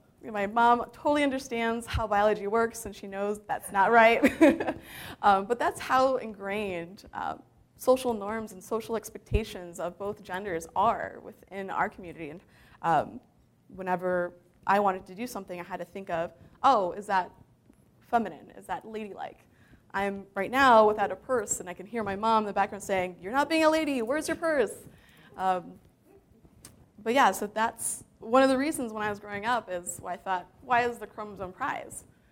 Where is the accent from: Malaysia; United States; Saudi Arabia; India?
Saudi Arabia; growing up in Saudi Arabia, and transitioning from a medical background into finding my way to tech.